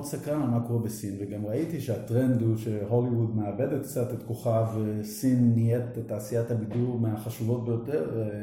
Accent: Ramat HaSharon, Tel Aviv District, Israel; moved away as an adult; also born or lived in Netherlands; אני במקור כאן נולדתי בהולנד, גדלתי בארץ, ברמת השרון, ואחרי שירותי הצבאי עברתי לניו יורק להשלים את לימודיי, את ה-BA, ומשם ל-UCLA בלוס אנג'לס

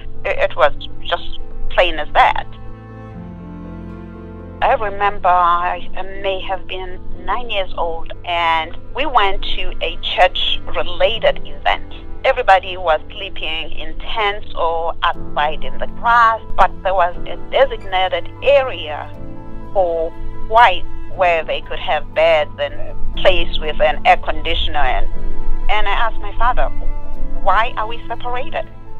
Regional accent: Durban, KwaZulu-Natal, South Africa; now in Maryland, United States; I grew up in Durban, South Africa. That is where my childhood was, and that is where my education and teaching was.

